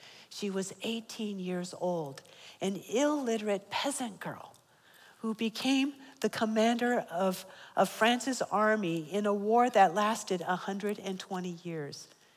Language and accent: English; United States; born there; just because I was born in America, I was immunized. So I lived to see my fifth birthday.